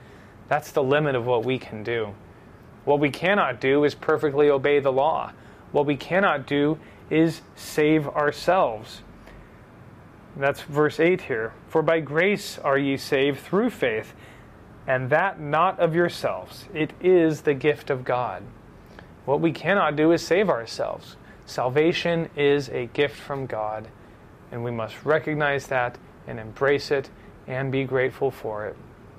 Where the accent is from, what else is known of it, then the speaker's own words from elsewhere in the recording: United States; I'm obviously an American